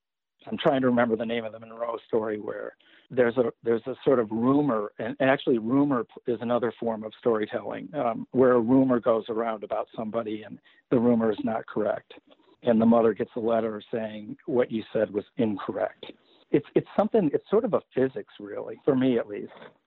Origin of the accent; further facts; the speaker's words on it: Michigan, United States; Well, I grew up in Michigan, so it's the Great Lakes State, so I had lakes all around me.